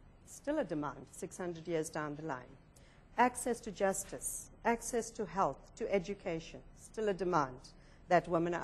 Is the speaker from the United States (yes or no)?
no; South Africa; As a South African, the Canadian Charter of Rights was crucial in our negotiations as we drafted our constitution